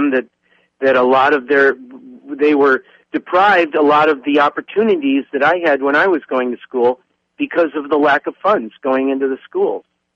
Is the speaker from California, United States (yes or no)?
yes; Venice, California, United States; we came to a conclusion, we're from Venice, California